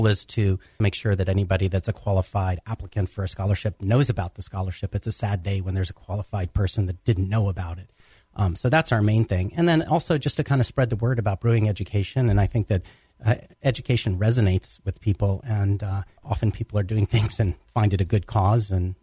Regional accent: Atlanta, Georgia, United States; Well, I was from Atlanta, too. We grew up in Atlanta.

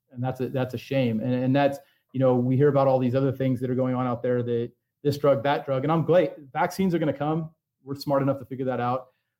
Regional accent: Washington, United States; I grew up in Central Washington, right? In Washington State, people would tell you that that's a blue state.

